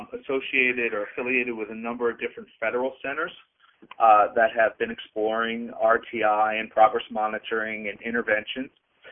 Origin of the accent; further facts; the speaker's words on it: Peekskill, New York, United States; I'm a graduate of the public schools of New York, so I grew up in Peekskill, New York, down on Smith Street, and moved out to the Lakeland School District when I was a youngster